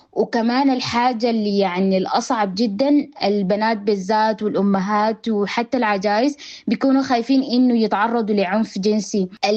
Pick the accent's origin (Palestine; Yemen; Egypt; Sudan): Sudan; now in Australia; نحن كناشطين سودانيين برا السودان يعني خاصة هنا أوكي في أستراليا